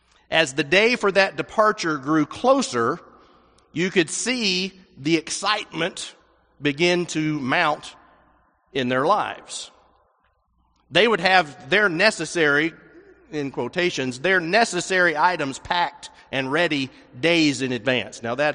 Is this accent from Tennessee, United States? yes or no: yes; Nashville, Tennessee, United States; also born or lived in Colorado; where my family is all in the Middle Tennessee area, I was born and raised in Nashville